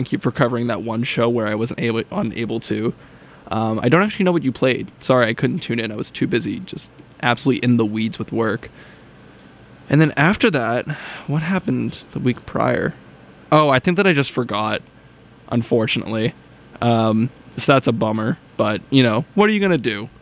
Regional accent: Medford, Massachusetts, United States; And by very long trip home, I mean I am from Medford, so it was probably a 10-minute drive back over here.

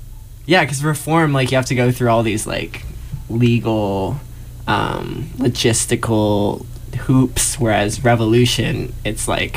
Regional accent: California, United States; I'm from California, and I'm really excited to be here.

